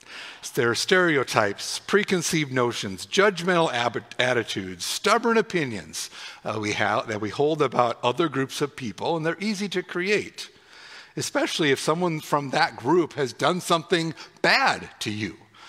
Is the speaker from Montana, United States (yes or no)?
yes; Whitefish, Montana, United States; You know, I remember in high school, everyone from Columbia Falls, I was from Whitefish, everyone from Columbia Falls was evil, bad, nasty, poor sports.